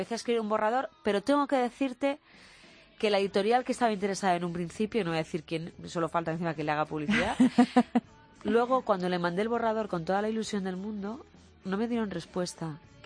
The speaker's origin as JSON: {"language": "Spanish", "town": "Barcelona", "region": "Catalonia", "country": "Spain", "lives_now": "Madrid, Spain", "said": "Me quedé un poco huérfana en Madrid, porque además yo soy de Barcelona."}